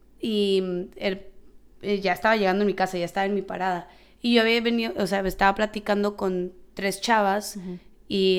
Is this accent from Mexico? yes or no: yes; Mexico; no, soy mexicana.